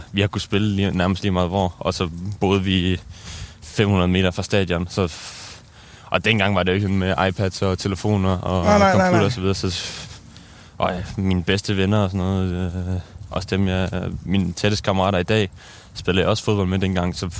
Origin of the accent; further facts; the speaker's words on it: Copenhagen, Capital Region of Denmark, Denmark; der hvor jeg kommer fra, hedder Østerbro.